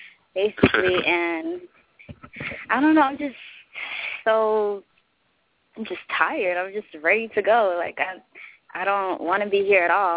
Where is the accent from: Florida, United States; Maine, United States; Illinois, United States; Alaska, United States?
Florida, United States; also born or lived in France; Yeah, I'm from Florida. Well, I wasn't born in Florida, but raised up in Florida. I actually was born in France.